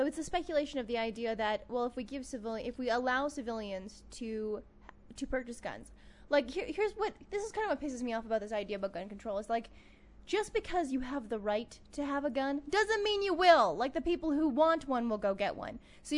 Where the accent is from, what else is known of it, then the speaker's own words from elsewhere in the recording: Canada; I'm Canadian, mm-hmm. so I feel like we have different pressures here.